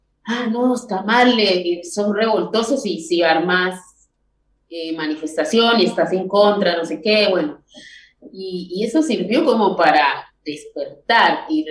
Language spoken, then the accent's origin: Spanish; Medellín, Antioquia, Colombia; como Medellín tampoco es Caribe, de donde soy yo